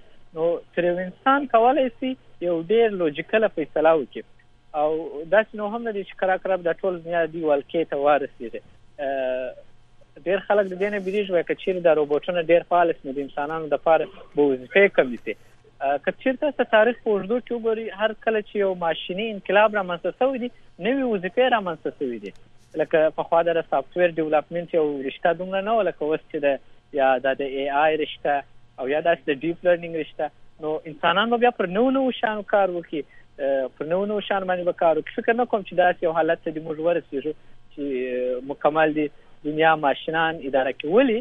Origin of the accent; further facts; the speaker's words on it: Kandahar, Afghanistan; moved away as an adult; now in Turkey; زه په کندهار کې یو متوسط فامیل کې دنیا ته راغلی یم، خپلې منځنۍ او د لیسې په اندازه زده کړې په کندهار کې کړې دي. په 2013 کال کې د یو تحصیلي بورس له لارې ترکیې ته راغلم